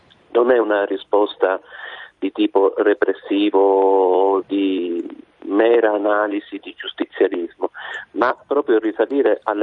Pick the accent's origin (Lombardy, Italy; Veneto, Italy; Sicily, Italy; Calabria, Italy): Sicily, Italy; Palermo; Io sono palermitano